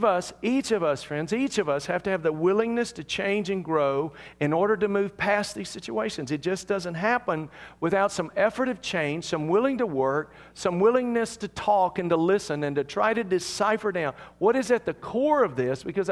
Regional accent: Deep South, United States; Most of you know I was raised in the Deep South

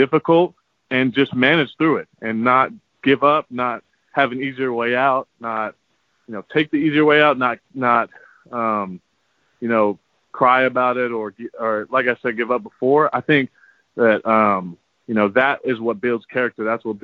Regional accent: Austin, Texas, United States; Austin is my hometown, but, you know, I went to Georgetown, went to Westlake, went to Rice, love Houston. I love coming back to Texas.

